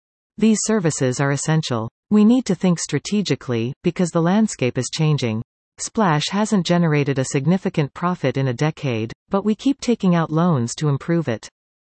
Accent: Statesboro, Georgia, United States; born there; now in Brooklet, United States; I was born in Statesboro and am a resident of Brooklet. Despite my title, I spent most of my life in government housing and homeless shelters.

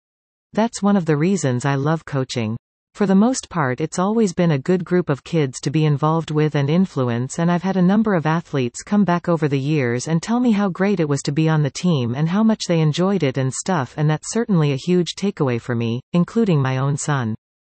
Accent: Canada; getting a job as a Canadian in the U.S. in sports is probably not the easiest thing unless it's hockey, of course, because people don't know you.

